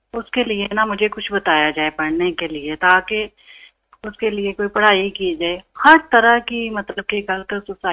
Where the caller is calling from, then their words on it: Spain; मैं स्पेन से बात कर रही हूँ।